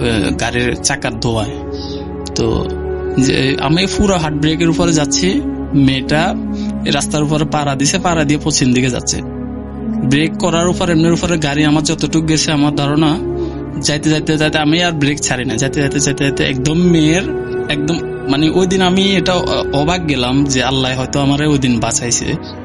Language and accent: Bangla; Feni, Chittagong Division, Bangladesh; now in Saudi Arabia; তো আমার বাড়ি হচ্ছে ফেনী, বর্তমানে আমি সৌদি আরবে আছি।